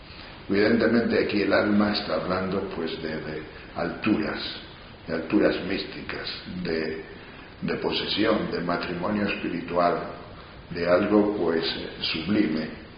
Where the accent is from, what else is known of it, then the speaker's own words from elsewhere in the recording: León, Castile and León, Spain; En mi tierra, en León, el cierzo viene siempre de Asturias